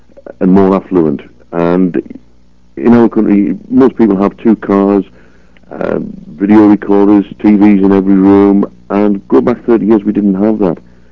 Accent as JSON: {"language": "English", "country": "United Kingdom", "said": "We don't think like Europeans. We are British, and the French are French, and the Germans are German."}